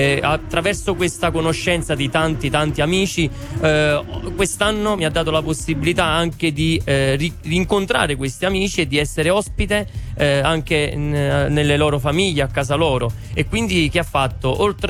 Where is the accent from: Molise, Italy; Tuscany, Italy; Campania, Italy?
Campania, Italy; Grottaminarda; in quanto sono da Grotta Minarda, sono arrivato fino a Santiago de Compostela